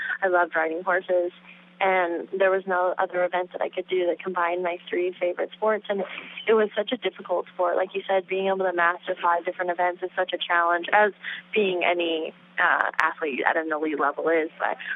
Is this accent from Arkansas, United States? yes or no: yes; Fayetteville, Arkansas, United States; I grew up in Fayetteville, Arkansas. My family farm is just outside Fayetteville, Arkansas, kind of in between Elkins and West Fork.